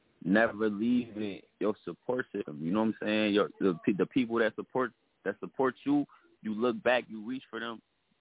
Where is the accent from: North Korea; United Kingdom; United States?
United States; Minneapolis, Minnesota; I'm from North Minneapolis, man.